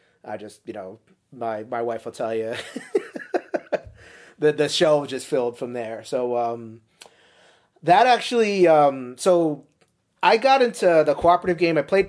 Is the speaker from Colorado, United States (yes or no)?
no; New York City, New York, United States; So I'm from New York City. And I was a player in the local game groups, the Complete Strategist, the Brooklyn Strategist, anything with the name Strategist in it, basically.